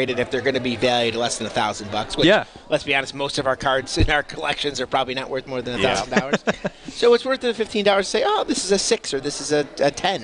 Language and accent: English; Hamburg, New York, United States; I come from Hamburg, so it's about 50 minutes for me.